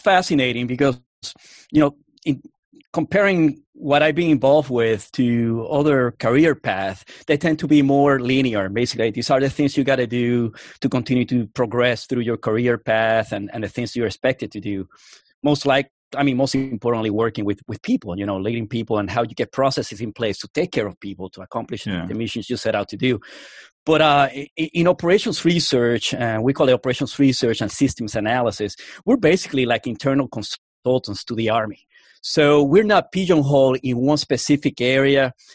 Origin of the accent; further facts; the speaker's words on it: Puerto Rico; I'm from Puerto Rico. I was born and raised there. My family are Cuban exiles. I'm first generation Cuban American.